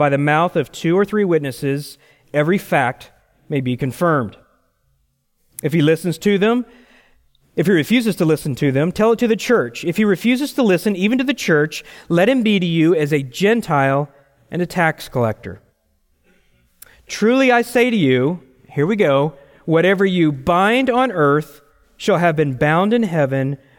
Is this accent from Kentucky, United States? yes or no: no; Texas, United States; We're in a Texas restaurant, and I'm a Texan. It's my check.